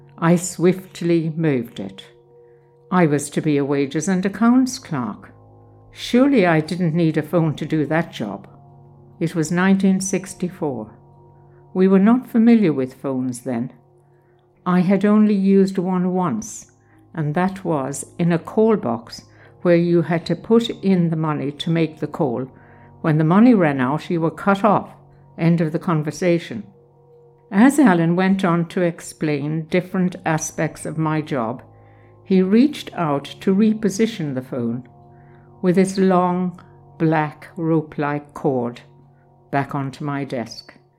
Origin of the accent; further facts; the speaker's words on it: Ireland; I wanted to prove as an Irish girl, I would do the job well.